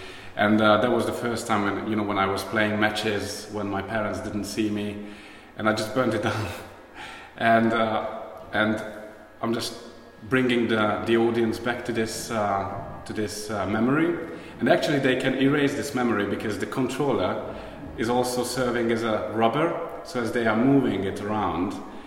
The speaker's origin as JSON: {"language": "English", "country": "Hungary", "said": "and I'm from Hungary."}